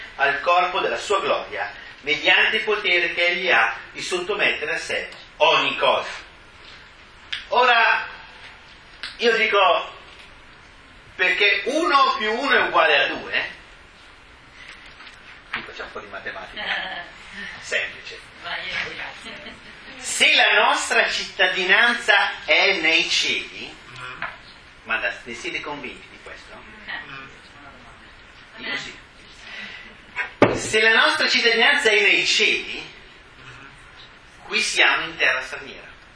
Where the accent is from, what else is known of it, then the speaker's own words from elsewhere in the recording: Bergamo, Lombardy, Italy; now in Milan, Italy; che voi siate effettivamente stranieri a Milano, come me che sono bergamasco